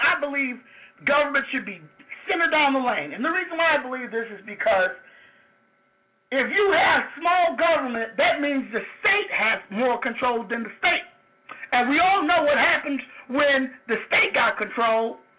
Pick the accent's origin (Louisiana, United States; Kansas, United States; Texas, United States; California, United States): Louisiana, United States; which is true because when I'm from Louisiana, they got Negro all day, every day on my birth certificate.